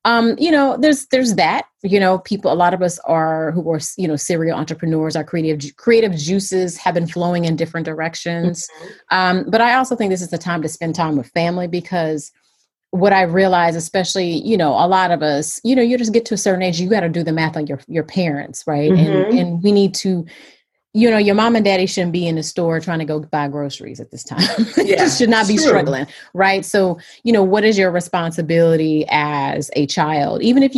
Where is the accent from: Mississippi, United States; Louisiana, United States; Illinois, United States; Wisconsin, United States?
Louisiana, United States; also born or lived in Brooklyn; I'm from Louisiana, lived in Brooklyn. When COVID hit, I actually came home to Louisiana to enjoy some acreage, square footage, and fresh air